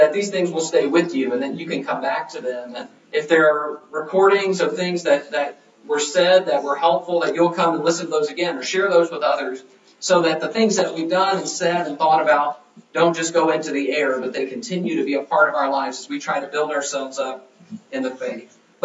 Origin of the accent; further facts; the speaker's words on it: Texas, United States; even though I'm a Texan and worse than that, an Aggie.